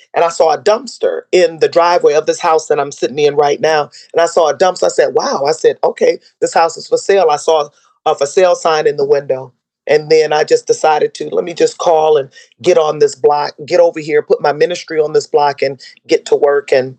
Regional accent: Detroit, Michigan, United States; I was born in Highland Park, actually. And as a little girl, we moved on a baby, actually. My family, we moved to Detroit, which is, well, look, almost right across the street

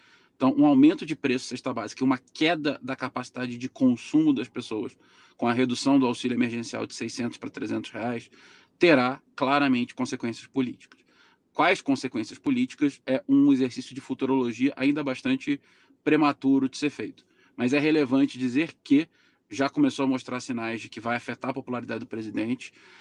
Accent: Rio de Janeiro, Brazil; como carioca, eu tenho algum conhecimento de causa. Como morador, ex-morador do Cosme Velho e Laranjeiras, mais ainda, que é o reduto do PSOL, como frequentador dos bares da Praça São Salvador

